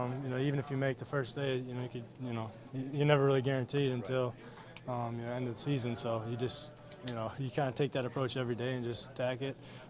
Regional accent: Wautoma, Wisconsin, United States; Wisconsin, Wautoma, Wisconsin.

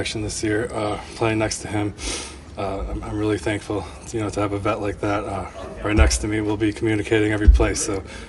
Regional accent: Midwest, United States; now in Detroit, United States; I'm from the Midwest, and it's good to be closer to home. So, we're excited to kind of get to know the Detroit area.

